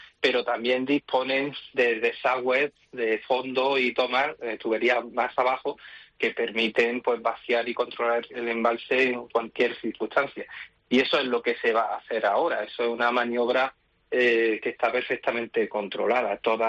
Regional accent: Málaga, Andalusia, Spain; como yo soy de Andalucía, en Málaga

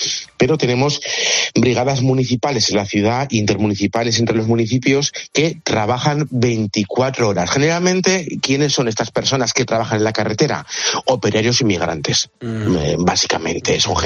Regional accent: Aragon, Spain; Soy aragonés y los aragoneses somos gente fina.

